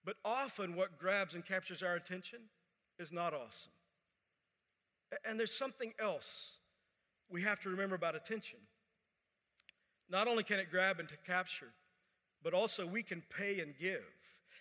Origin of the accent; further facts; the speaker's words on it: Orlando, Florida, United States; They didn't know I was from Orlando